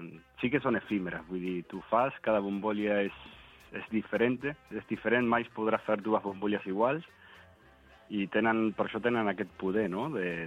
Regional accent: Argentina; now in Spain; jo soc argentí, vaig néixer a l'Argentina

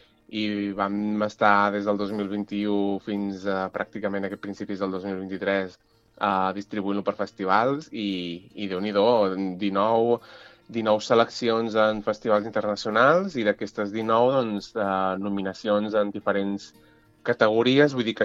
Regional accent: Llorenç del Penedès, Catalonia, Spain; Jo soc de Llorenç del Penedès

